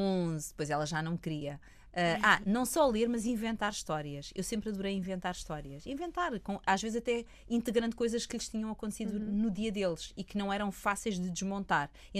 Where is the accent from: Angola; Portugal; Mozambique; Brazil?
Portugal; eu, como boa portuguesa